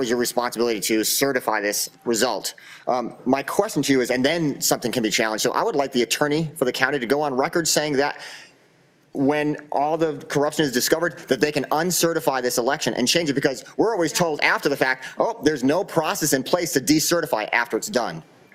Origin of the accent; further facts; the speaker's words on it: Scottsdale, Arizona, United States; I'm from Scottsdale, Arizona.